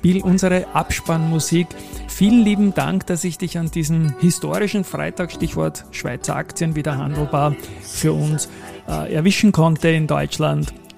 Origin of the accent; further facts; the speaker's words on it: Vienna, Austria; für mich als Wiener